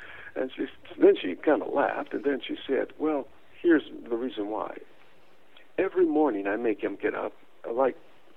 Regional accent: Los Angeles, California, United States; I'm from South Central LA, you know.

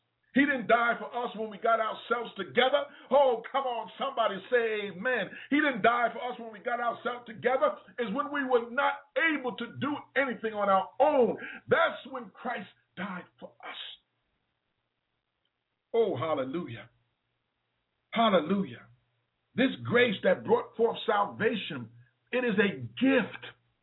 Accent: New York City, New York, United States; I remember as a young kid growing up in New York City, I grew up in the inner city

